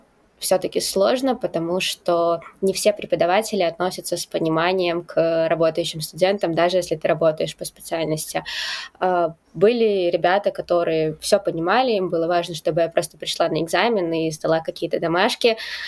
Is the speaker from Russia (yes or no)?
no; Belarus; Я из Беларуси